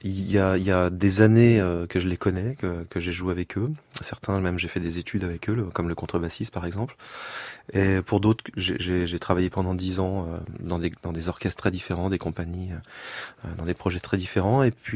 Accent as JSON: {"language": "French", "region": "Normandy", "country": "France", "also_born_or_lived": "Nantes", "said": "Je suis français, je suis né à Nantes, mais je suis plutôt normand."}